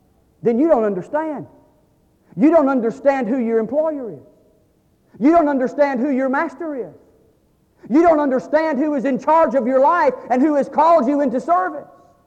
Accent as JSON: {"language": "English", "region": "Georgia", "country": "United States", "said": "folks, I'm from South Georgia, and you tell it like it is in South Georgia."}